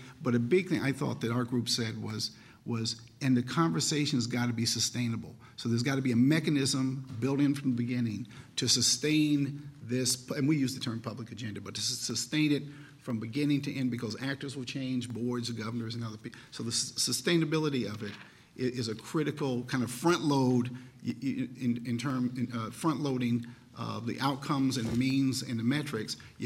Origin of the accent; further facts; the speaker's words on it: New Jersey, United States; Since I am from New Jersey, I'm